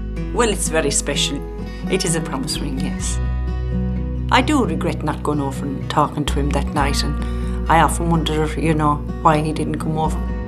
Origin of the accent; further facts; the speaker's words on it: Listowel, Munster, Ireland; and I'm from Listowel.